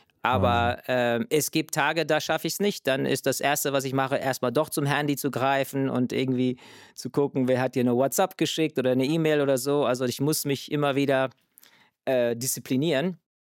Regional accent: United States; wir hatten ja US-Pässe und in Europa als Amerikaner

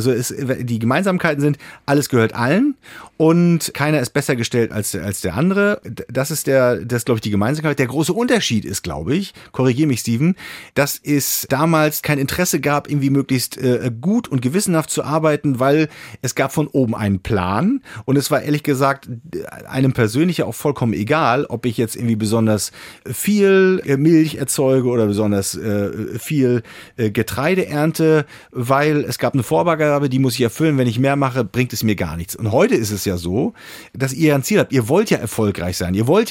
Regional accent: Rostock, Mecklenburg-Vorpommern, Germany; weil es so meine alte Heimat ist und ich ja oft in Rostock bin

